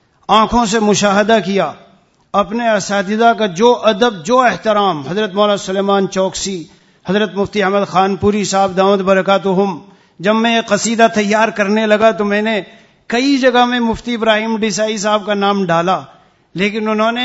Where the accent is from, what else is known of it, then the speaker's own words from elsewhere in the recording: India; میں ہندوستانی ہوں ابھی دو مہینہ ہندوستان تھا چار دن پہلے آیا ہوں